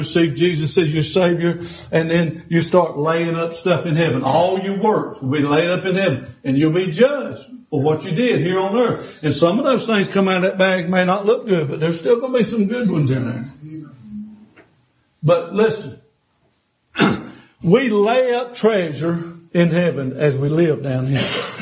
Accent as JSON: {"language": "English", "town": "Charlotte", "region": "North Carolina", "country": "United States", "tie": "born there", "said": "But I was born in Charlotte Memorial Hospital."}